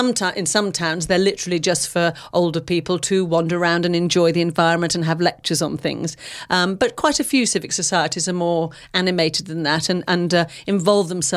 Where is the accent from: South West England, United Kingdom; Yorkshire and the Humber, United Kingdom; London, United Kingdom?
South West England, United Kingdom; Bristol; having lived here all my life, you know, I was born in Bristol. My parents came to Bristol, but I was born here, so I am a Bristolian.